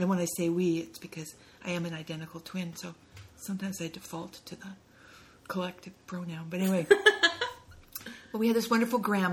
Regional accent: Renton, Washington, United States; I grew up in Renton in South Seattle.

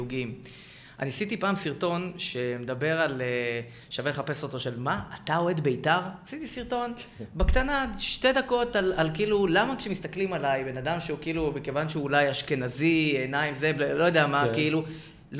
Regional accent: Rehovot, Central District, Israel; גדלתי ברחובות

